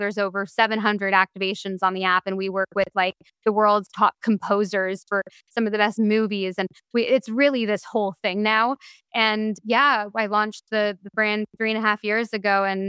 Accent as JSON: {"language": "English", "town": "Toronto", "region": "Ontario", "country": "Canada", "tie": "born or raised there", "moved": "as an adult", "lives_now": "London, United Kingdom", "said": "I am a 28-year-old girl. My parents didn't have a lot of money. Like, they're artists. Like, I grew up in Toronto, Canada, and then I moved to London when I was 19."}